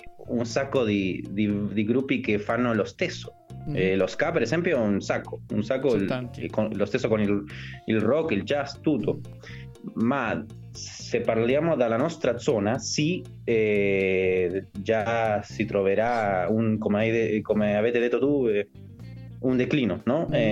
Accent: Trelew, Chubut, Argentina; Italian is a second language; nella mia città, che si chiama Trelew, si trova a 60 km di Puerto Madryn

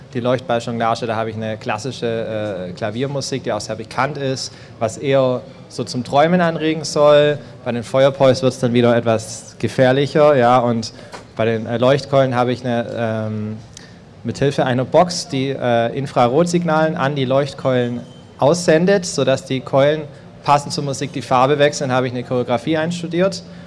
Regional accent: Stuttgart, Baden-Württemberg, Germany; ich komme aus Stuttgart.

